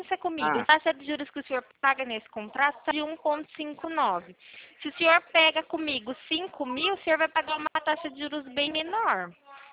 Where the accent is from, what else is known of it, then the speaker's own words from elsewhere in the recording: Araras, São Paulo, Brazil; eu tô falando aqui de Araras, né? Que por conta da pandemia, eu tô aqui na minha cidade natal, que é Araras.